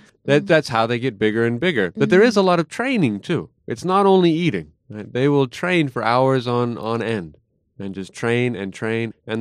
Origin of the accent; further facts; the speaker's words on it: United States; now in Japan; I'm from America, and I've been in Japan for 5 years